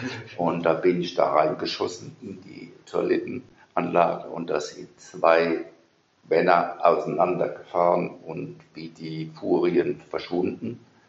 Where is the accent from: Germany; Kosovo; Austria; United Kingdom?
Germany; Ludwigshafen, Rhineland-Palatinate; wir sind groß geworden in Ludwigshafen. Ich bin der Heinrichstraße geboren, das Haus steht nicht mehr, da ist jetzt die doppelte Heinrichstraße.